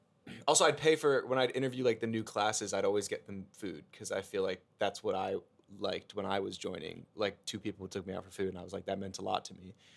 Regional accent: New Jersey, United States; Yes, I grew up in South Jersey.

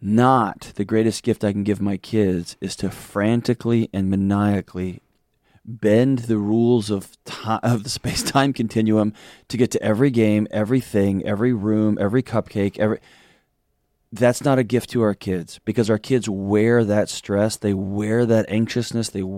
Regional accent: Texas, United States; I was born and raised in Texas, so I'm this obnoxious Texas male who also went to a lot of grad school.

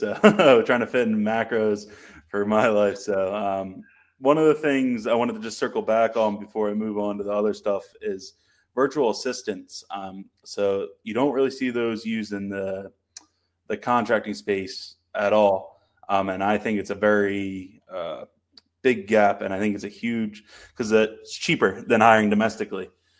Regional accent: Philadelphia, Pennsylvania, United States; Philly or Philadelphia.

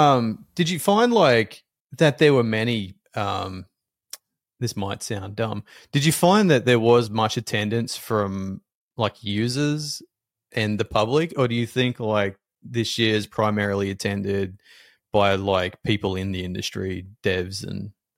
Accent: Australia; I can't afford to, being Australian.

